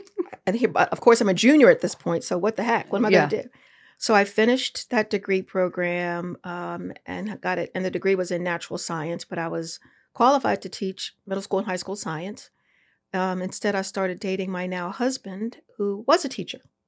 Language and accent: English; Baltimore, Maryland, United States; So I am a native Baltimorean, a native and proud Baltimorean.